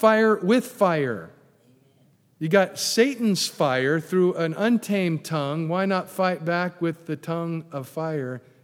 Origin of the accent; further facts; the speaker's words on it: California, United States; And the whole time, I'm from California, guess what I'm thinking? Earthquake, that's right.